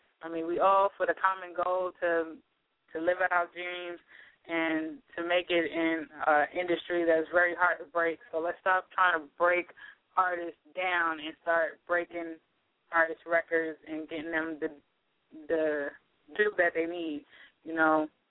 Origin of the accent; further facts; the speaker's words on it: New York, United States; so, you know, it's only right to do it back in my hometown. So definitely looking to do it in New York